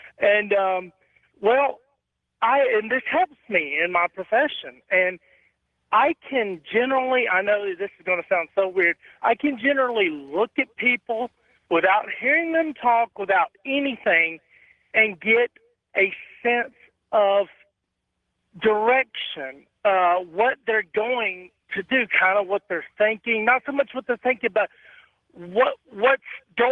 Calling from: Chattanooga, Tennessee, United States; Chattanooga, Tennessee.

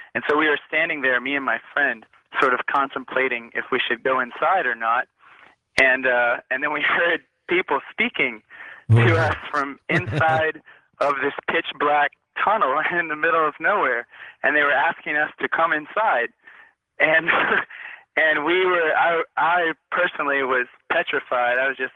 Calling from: Houston, Texas, United States; I'm calling from Houston.

